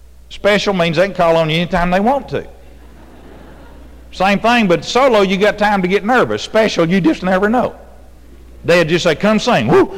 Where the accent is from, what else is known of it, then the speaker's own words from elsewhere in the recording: Texas, United States; See, I grew up in Texas, and we sang God, and they wanted you to sing God, kind of replace it.